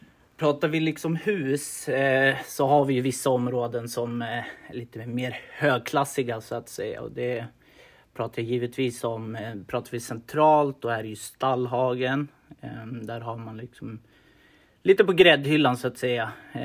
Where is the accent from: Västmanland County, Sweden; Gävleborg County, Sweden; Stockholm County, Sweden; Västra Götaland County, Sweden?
Västmanland County, Sweden; Västerås; Uppvuxen här och bott här i princip hela livet, förutom några korta avstickare till lite olika ställen.